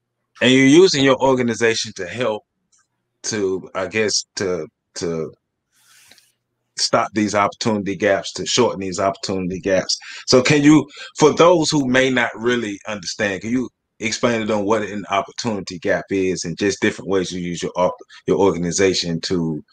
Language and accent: English; Tallahassee, Florida, United States; because I'm thinking about myself growing up in Tallahassee, and we didn't realize the lack of resources that we had when it comes to education.